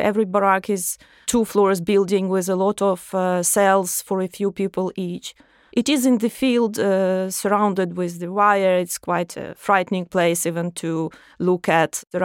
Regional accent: Odesa Oblast, Ukraine; English is a second language; Yes, I'm not from Donetsk region.

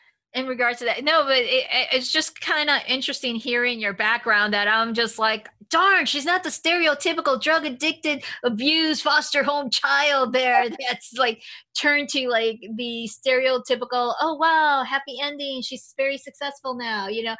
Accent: Chicago, Illinois, United States; I grew up in Chicago. A lot of my friends were older.

